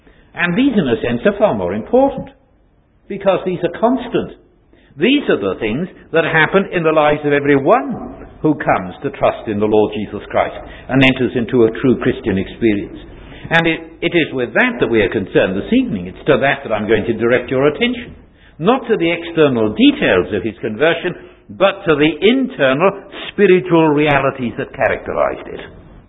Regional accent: Wales, United Kingdom; I want as a Welshman to pronounce it Gorokan

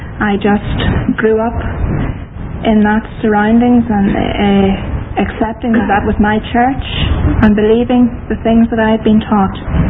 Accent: Northern Ireland, United Kingdom; born there; I wasn't born in this county, I was born in Fermanagh. And there I was born into a Catholic home.

